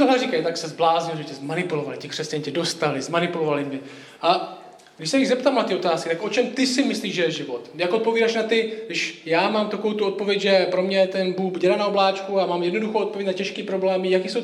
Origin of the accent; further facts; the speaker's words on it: Šumperk, Olomouc Region, Czechia; jsem ze Šumperka, jak Tomáš říká, Šumperk je na severu Moravy, velmi ateistická země tam, sekulární. Já jsem uvěřil, když mi bylo 19 let